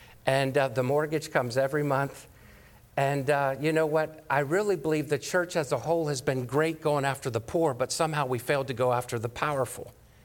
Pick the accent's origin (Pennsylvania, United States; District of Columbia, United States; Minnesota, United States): District of Columbia, United States; Washington; born there; I was born on Capitol Hill. I was born President's Day weekend, 72.